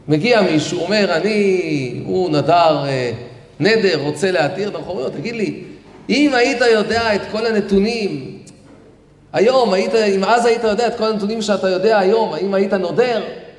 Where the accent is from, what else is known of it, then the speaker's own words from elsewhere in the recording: Tel Aviv, Tel Aviv District, Israel; הייתי נער בתל אביב, שם גדלתי, באותו בית כנסת עם הרב לאו